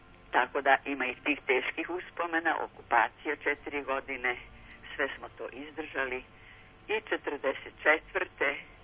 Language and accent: Serbian; Belgrade, Serbia; moj zavičaj je Vračar. Crveni krst, ulica Kneza Cemberije, škola Filip Pištić